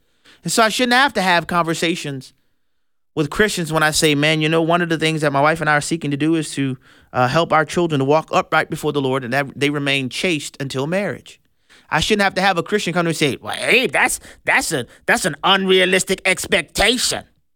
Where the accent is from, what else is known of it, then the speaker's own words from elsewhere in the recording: New Orleans, Louisiana, United States; though I may have been born and raised in La Nouvelle Orléans, you ever like that phrase? La Nouvelle Orléans.